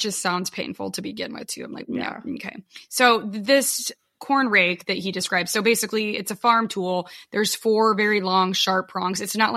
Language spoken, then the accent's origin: English; Nebraska, United States; I think that's gross because I can say that because we're from Nebraska.